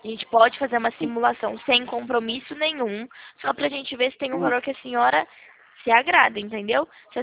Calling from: São Carlos, São Paulo, Brazil; Somos aqui de São

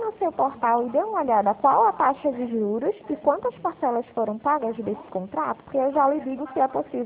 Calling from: Recife, Pernambuco, Brazil; Eu falo aqui de Recife, da Central de Consignados do Santander aqui do Nordeste.

